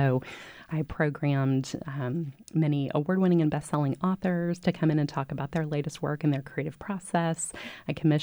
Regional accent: Waco, Texas, United States; I grew up here in Waco from preschool through high school and am just delighted to be back.

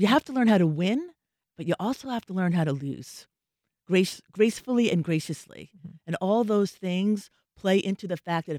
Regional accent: Jacksonville, Florida, United States; And I wanted to bring something to my hometown. I was digging in here in Jacksonville, although I'd lived here for a long time, that wanted to contribute.

